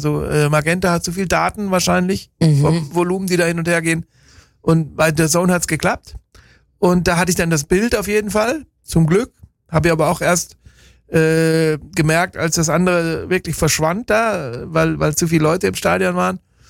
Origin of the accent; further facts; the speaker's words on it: Bad Krozingen, Baden-Württemberg, Germany; Ich komme aus Krozingen, nicht aus Freiburg.